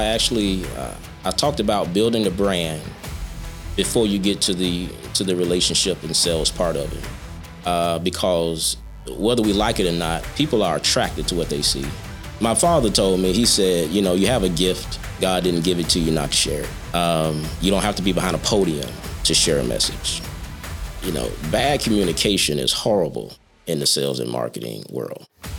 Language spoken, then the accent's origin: English; Hernando, Mississippi, United States; So I'm originally from Hernando, Mississippi. I'm from a small fraction in the county area called Dark Corner.